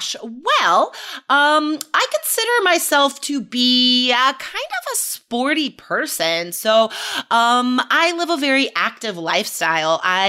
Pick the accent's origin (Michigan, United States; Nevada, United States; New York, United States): Nevada, United States; Carson City; Well, I was born and raised in Carson City, Nevada